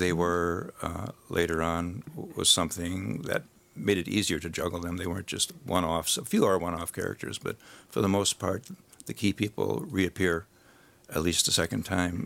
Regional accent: Mosinee, Wisconsin, United States; Well, Bridgerton, in a sense, is modeled after my hometown of Mosinee.

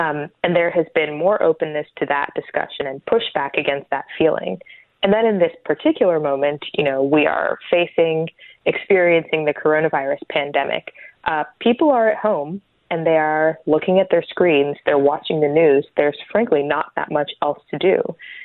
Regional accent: Richmond, Virginia, United States; I'm actually from Richmond, Virginia, and I was, in fact, in Richmond this weekend

